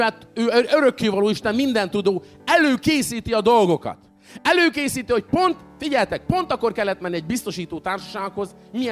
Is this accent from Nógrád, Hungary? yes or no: no; Miskolc, Borsod-Abaúj-Zemplén, Hungary; És én miskolci vagyok, ez Miskolc mellett